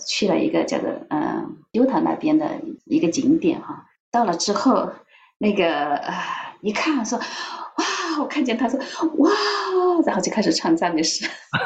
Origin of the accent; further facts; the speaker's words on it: China; 像我们中国人很敬祖先嘛